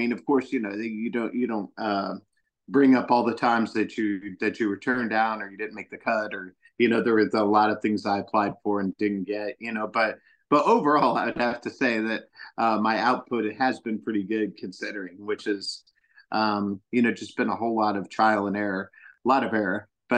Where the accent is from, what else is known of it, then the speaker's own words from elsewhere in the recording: Clarksdale, Mississippi, United States; born there; Well, I was born in Clarksdale, Mississippi, the home of the blues, and always had music in my blood.